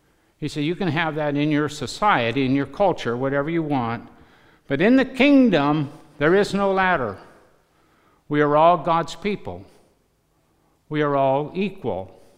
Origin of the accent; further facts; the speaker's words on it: Peoria, Illinois, United States; I come from Illinois, the Diocese of Peoria, and our most famous person was Bishop Fulton J. Sheen.